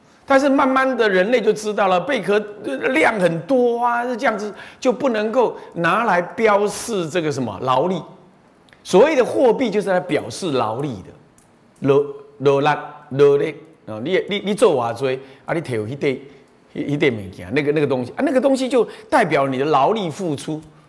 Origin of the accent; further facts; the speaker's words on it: Beitou, Taipei, Taiwan; 你说北投，我的故乡那个北投，北投在前一站叫做奇里岸。